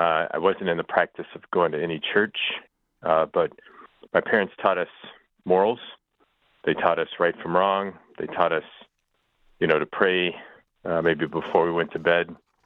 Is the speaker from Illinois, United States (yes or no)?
yes; Joliet, Illinois, United States; So I grew up in Joliet, which is a very Catholic town, as a non-Catholic. And then I become Catholic, and I end up in the middle of Mississippi, which was 2% Catholic.